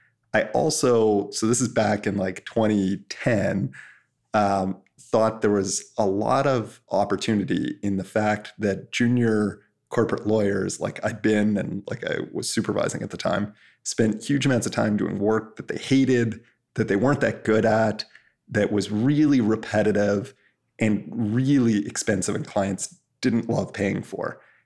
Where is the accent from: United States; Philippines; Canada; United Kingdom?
Canada; and I'm Canadian, so kind of made sense.